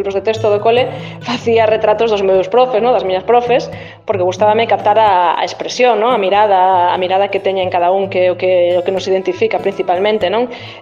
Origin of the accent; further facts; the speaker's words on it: Vigo, Galicia, Spain; also born or lived in Burgos; now in A Guarda, Spain; eu nacín en Burgos, pero vivín en Vigo case toda a miña vida. Logo estudei Belas Artes en Pontevedra